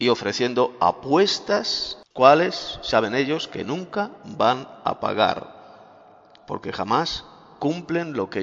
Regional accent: Madrid, Community of Madrid, Spain; de Madrid, España.

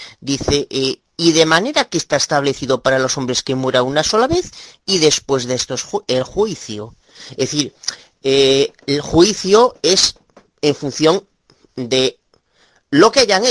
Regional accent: Galicia, Spain; de Galicia, España.

